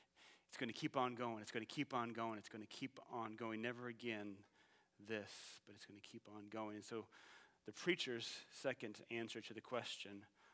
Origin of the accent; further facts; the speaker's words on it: Illinois, United States; growing up in Illinois, 99% of the time on Halloween, it rained.